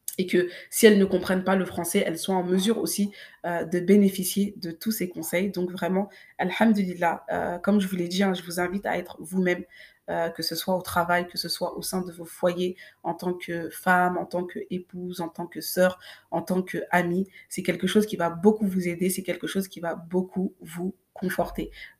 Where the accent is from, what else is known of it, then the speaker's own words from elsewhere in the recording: Mali; first language Bambara; French is a second language; je suis fan de ma langue, donc qui est le Bambara. Je suis originaire du Mali